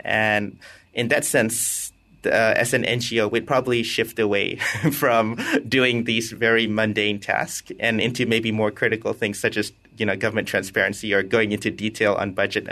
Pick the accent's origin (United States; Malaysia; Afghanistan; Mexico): Malaysia; for me as a Malaysian